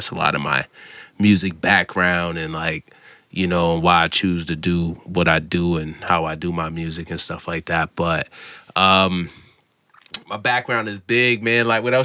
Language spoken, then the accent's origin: English; Massachusetts, United States; also born or lived in Falmouth, Massachusetts; I'm from Massachusetts. I moved around a lot, until the age 8. So I didn't have a home base.